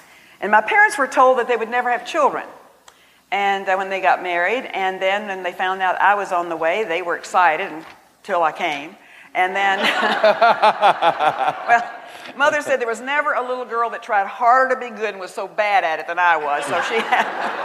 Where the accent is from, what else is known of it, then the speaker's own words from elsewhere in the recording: the South, United States; Now, growing up in the South in those days, the oldest daughter got the name of the mother's mother